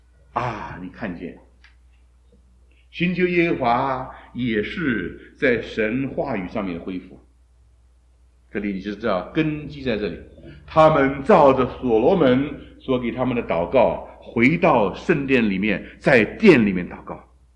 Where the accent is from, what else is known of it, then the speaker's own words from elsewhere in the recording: China; 我们中国人曾经有过八国联军啊